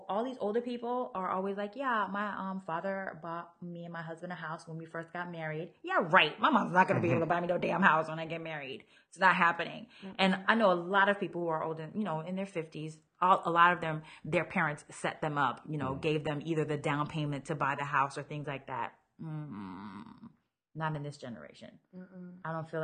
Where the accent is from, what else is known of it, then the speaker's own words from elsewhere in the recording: Florida, United States; And I'm from Florida.